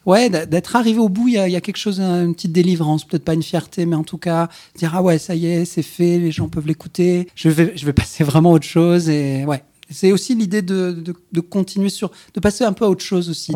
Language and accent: French; France; now in Sweden; c'est très confortable d'être un étranger quand on est français en Suède